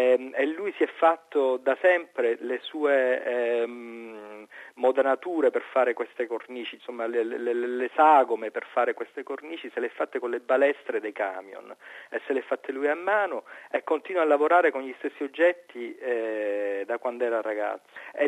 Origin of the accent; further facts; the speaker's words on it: Palermo, Sicily, Italy; born there; Palermo, città dove sono nato, fino a Roma, città dove ho fatto questa mostra